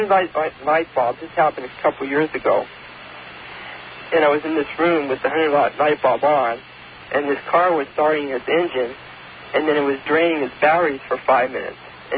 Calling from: California, United States; From Northern California.

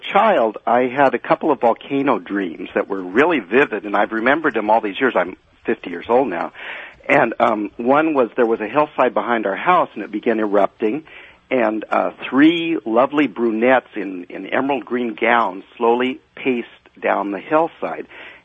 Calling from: Wapato, Washington, United States; Tony, I'm in Wapato, Washington State, and I love your program, George.

